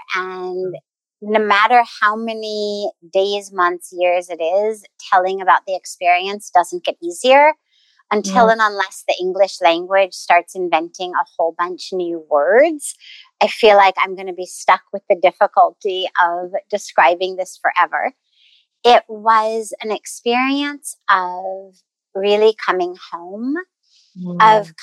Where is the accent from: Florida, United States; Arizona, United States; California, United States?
California, United States; Los Angeles; the life that I grew up in Los Angeles, quite literally in Hollywood